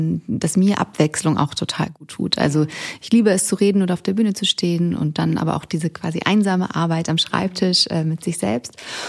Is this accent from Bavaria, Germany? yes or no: yes; Munich, Bavaria, Germany; Ich komme aus München eigentlich.